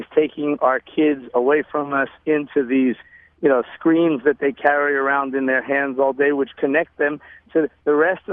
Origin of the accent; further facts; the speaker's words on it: Philadelphia, Pennsylvania, United States; Now, I come from America, and America is fantastic in a lot of ways.